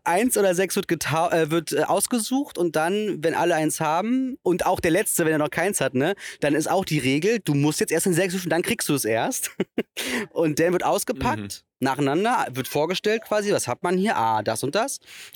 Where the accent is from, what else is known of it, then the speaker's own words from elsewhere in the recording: Berlin, Germany; ich komme aus St. Eglitz. Wie wir Steglitzer sagen.